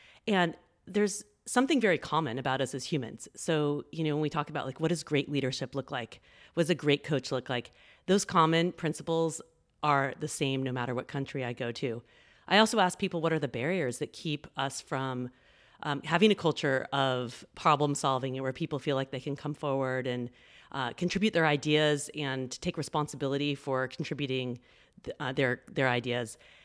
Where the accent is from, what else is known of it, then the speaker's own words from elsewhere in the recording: Australia; accent: Australian; I'm also curious if my Australian accent's coming out a little bit in our conversation